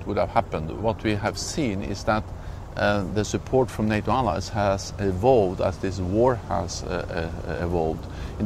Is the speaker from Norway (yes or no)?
yes; Norway; English is a second language; I'm coming from Norway, a small country bordering Russia.